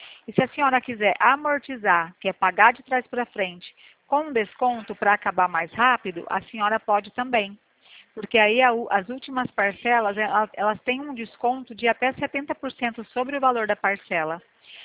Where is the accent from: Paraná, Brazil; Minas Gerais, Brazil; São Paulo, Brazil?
São Paulo, Brazil; Bebedouro; Não, eu sou da cidade de Bebedouro.